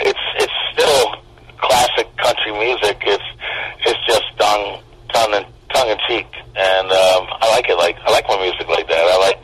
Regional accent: Los Angeles, California, United States; I'm from Los Angeles. How's it going?

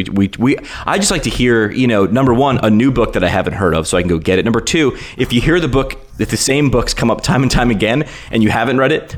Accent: United States; I should be biased towards physical therapist because I'm American

